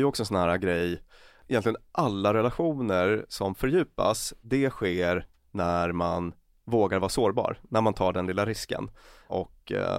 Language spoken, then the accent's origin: Swedish; Luleå, Norrbotten County, Sweden; born there; Jag föddes i Luleå i och för sig.